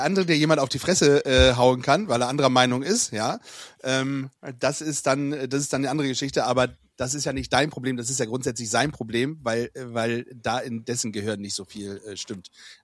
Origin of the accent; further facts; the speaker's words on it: East Germany, Germany; born there; Klar, ich bin im Osten geboren